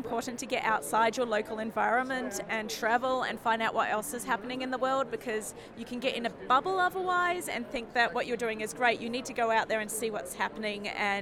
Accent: Melbourne, Victoria, Australia; I come from Melbourne, Australia.

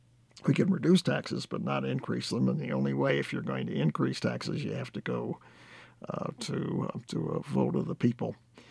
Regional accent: Wisconsin, United States; I grew up in Wisconsin. Wisconsin went for Trump at the end, albeit by a handful of votes

